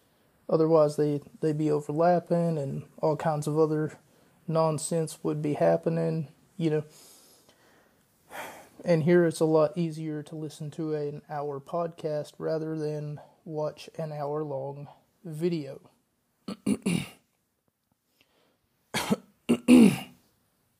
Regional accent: West Virginia, United States; Charleston, West Virginia, of course, is my hometown. Well, not Charleston specifically, but West Virginia is where I'm from. It's sort of my hometown

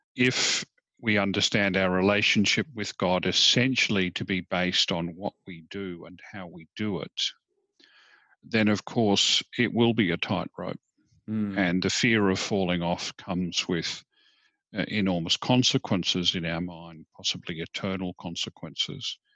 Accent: South Australia, Australia; I grew up here in the Barossa Valley when it was still a very small country area compared to the big city of Adelaide.

